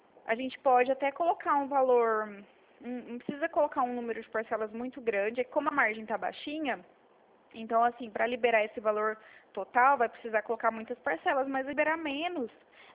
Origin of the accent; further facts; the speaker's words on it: Presidente Prudente, São Paulo, Brazil; eu sou de Presidente Prudente